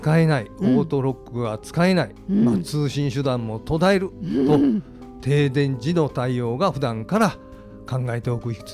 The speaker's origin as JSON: {"language": "Japanese", "town": "Fukuchiyama", "region": "Kyoto", "country": "Japan", "tie": "born or raised there", "said": "はい、実は私の実家が京都府の福知山市の由良川沿いにありました。"}